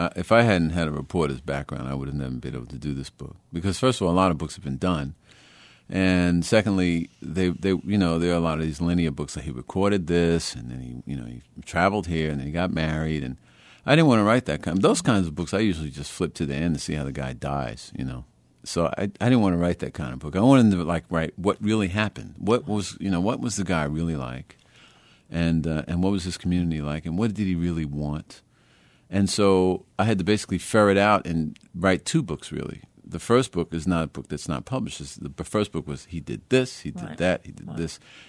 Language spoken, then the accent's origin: English; Brooklyn, New York, United States; also born or lived in Queens; Well, I grew up in Brooklyn and later Queens. And Queens, in my old neighborhood … house was not far from my house.